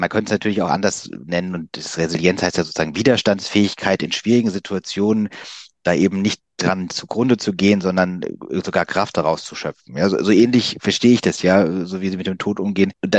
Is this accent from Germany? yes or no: yes; Cologne, North Rhine-Westphalia, Germany; born there; Ich bin selbst auch in Köln geboren, habe dann zwar nicht lange da gelebt, später nochmal da gearbeitet.